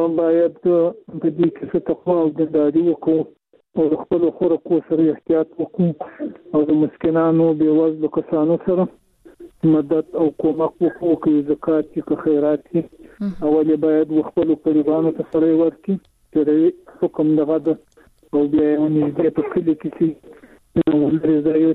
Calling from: Zabul, Afghanistan; د زابل وزارت شاجول ولسوالی.

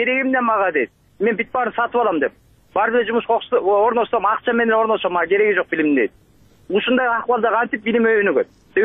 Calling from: Bishkek, Kyrgyzstan; Мен Бишкектен болом

